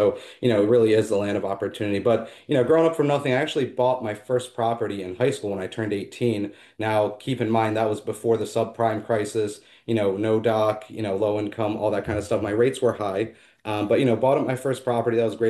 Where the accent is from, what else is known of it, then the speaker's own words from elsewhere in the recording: Philadelphia, Pennsylvania, United States; I was born and raised in and around the Philadelphia area